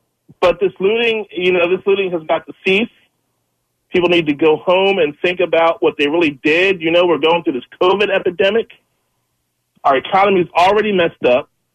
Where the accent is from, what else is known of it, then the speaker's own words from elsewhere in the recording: Malvern, Pennsylvania, United States; now in Norristown, United States; You know, I live in the suburbs. I'm out here in Norristown. I grew up in Malvern.